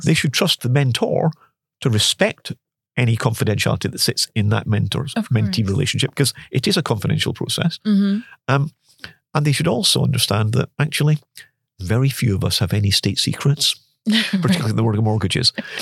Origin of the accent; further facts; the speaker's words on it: Scotland, United Kingdom; I grew up in Scotland and I'm a avid Rangers supporter